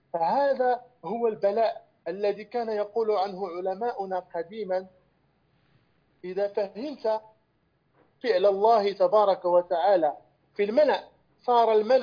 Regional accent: Morocco; قبل أن يدور عليها الحول عندنا في المغرب

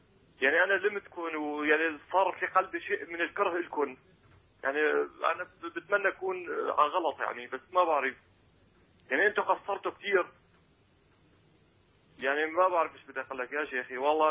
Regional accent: Syria; now in Cyprus; أنا من قبرص، بس أنا سوري، أنا مسلم الحمد لله ملتزم.

